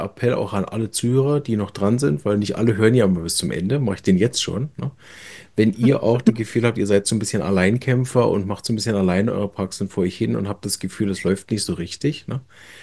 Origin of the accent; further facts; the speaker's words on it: Germany; Und ich war Deutscher